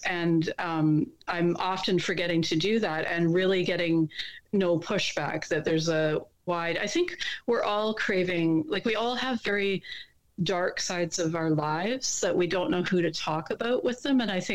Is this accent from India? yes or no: no; Canada; I'm a Canadian